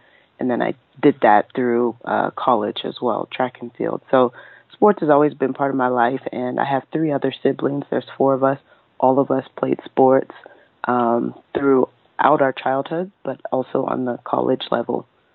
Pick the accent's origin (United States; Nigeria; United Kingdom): Nigeria; moved away; also born or lived in Toronto; I actually was born in Toronto, Ontario, Canada. But my parents were studying there. So I just happened to be born while they were there on some studies. And then a couple months after I was born, I went back to Nigeria with them.